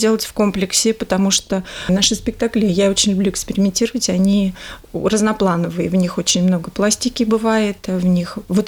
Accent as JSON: {"language": "Russian", "region": "Volgograd Oblast", "country": "Russia", "lives_now": "Polyany, Russia", "said": "Я из Волгоградской области."}